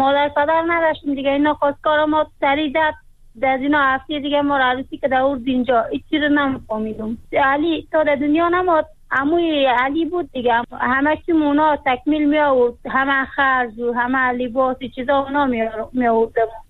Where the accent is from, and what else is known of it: Afghanistan; born there